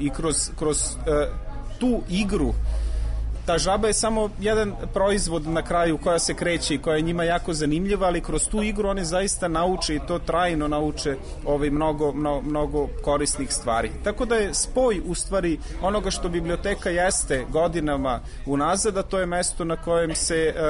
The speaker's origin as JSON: {"language": "Serbian", "country": "Serbia"}